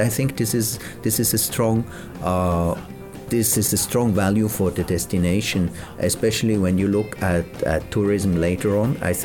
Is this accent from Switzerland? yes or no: yes; Switzerland; first language German; English is a second language; My mother tongue is German. And I spoke good English already at that time. But French is difficult for us.